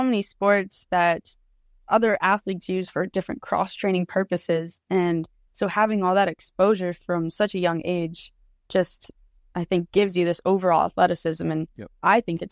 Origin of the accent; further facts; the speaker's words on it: Winnipeg, Manitoba, Canada; moved away as an adult; also born or lived in Philadelphia; I'm from Winnipeg, Manitoba, so like the heart, the middle of Canada, just above North Dakota, Minnesota area. And I grew up there with my family. They all still live there until about age 18 when I moved to Philadelphia on a squash scholarship.